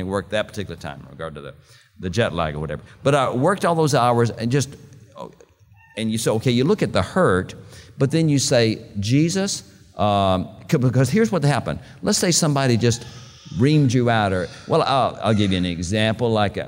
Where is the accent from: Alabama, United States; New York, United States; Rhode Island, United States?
Alabama, United States; Montgomery; You know, I was I'm from Montgomery, Alabama. I lived here for 33 years.